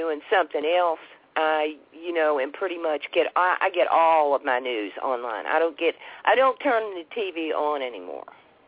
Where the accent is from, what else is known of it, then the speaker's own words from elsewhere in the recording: United States; I take exception with we as the American people.